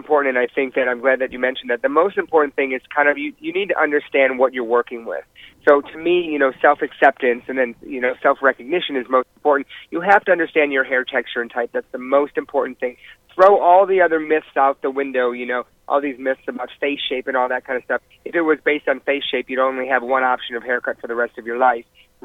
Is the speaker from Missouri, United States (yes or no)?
no; Detroit, Michigan, United States; born there; You know, I was born in Detroit, and my mom and, you know, my dad worked in the auto industry.